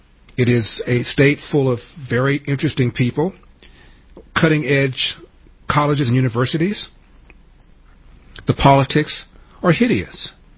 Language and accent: English; California, United States; Tracy, I'm born and raised in California. Never heard of Coarse Gold.